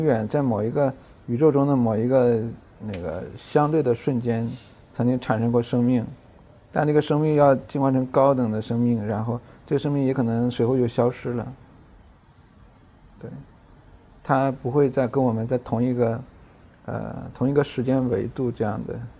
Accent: Northeast China, China; 我们都是东北人嘛。

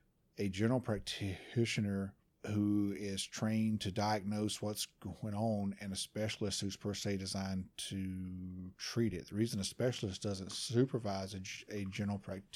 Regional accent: Dunn, North Carolina, United States; But I know that the urgent care in my hometown of Dunn is owned by a PA.

